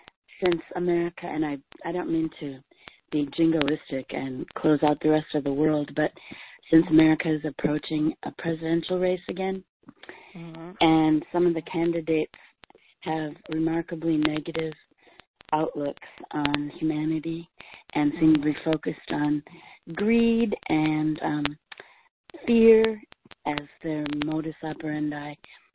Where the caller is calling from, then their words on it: St. Paul, Minnesota, United States; calling from St. Paul